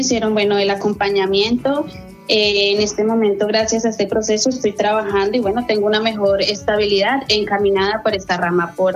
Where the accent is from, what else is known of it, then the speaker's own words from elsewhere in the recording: Colombia; Soy colombiana.